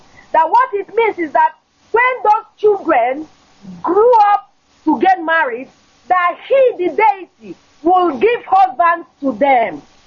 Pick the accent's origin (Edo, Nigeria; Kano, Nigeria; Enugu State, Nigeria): Enugu State, Nigeria; I am from Enugu State, and I am from Suka per se